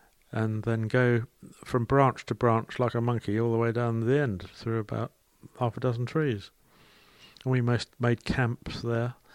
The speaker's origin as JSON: {"language": "English", "town": "Shirley", "region": "London", "country": "United Kingdom", "tie": "born or raised there", "also_born_or_lived": "Addiscombe", "said": "I was born in Addiscombe, and we lived at number 13 the Lees in Shirley. I was born in 1937."}